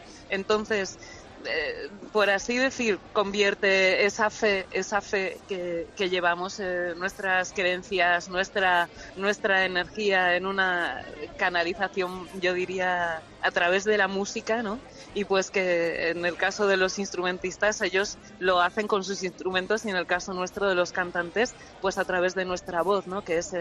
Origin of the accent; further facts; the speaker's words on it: Galicia, Spain; porque yo soy gallega